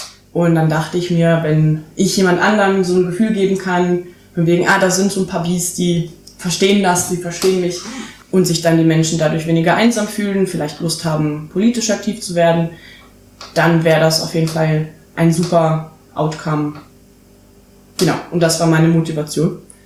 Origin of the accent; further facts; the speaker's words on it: Berlin, Germany; also ich bin Berlinerin